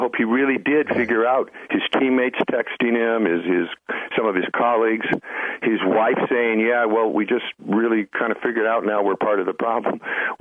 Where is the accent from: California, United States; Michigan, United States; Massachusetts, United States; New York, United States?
California, United States; Los Gatos; This is so important to me because I was raised in Los Gatos. I'm 60.